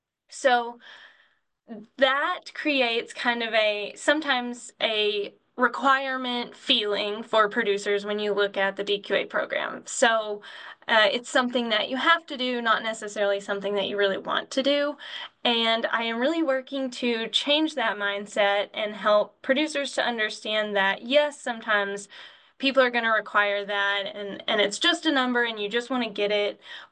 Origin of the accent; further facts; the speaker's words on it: Arkansas, United States; I grew up in Southwest Arkansas on a commercial cow-calf operation. That's still what my parents do.